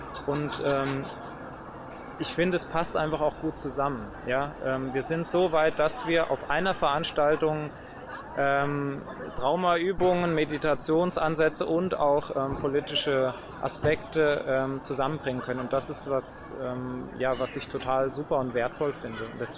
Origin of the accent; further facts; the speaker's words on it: Germany; now in Switzerland; Ich komme aus der Schweiz, da wohne ich inzwischen, komme aber ursprünglich aus Deutschland